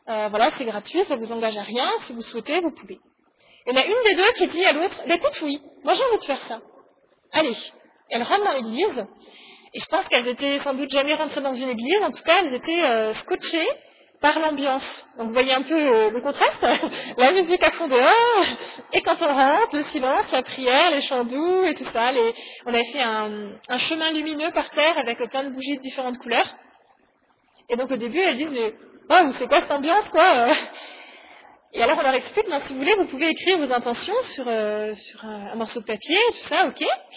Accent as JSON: {"language": "French", "region": "Grand Est", "country": "France", "said": "Et quand elle a appris que je venais d'Alsace"}